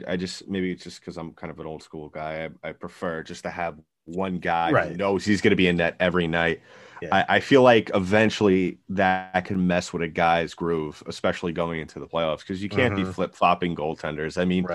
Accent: New York, United States; I'm not saying just because I'm from New York

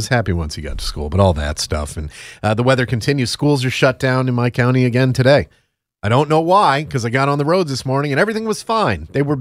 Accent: Northeast, United States; And I'm from the Northeast. I'm usually pretty good at driving in bad weather

